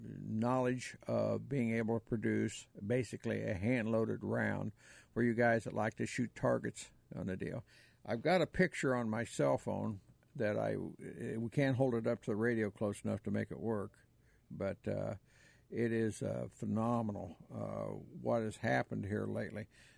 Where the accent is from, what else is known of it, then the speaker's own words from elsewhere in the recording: Missouri, United States; Now, I'm from Missouri. You got to show me an awful lot of stuff, you know.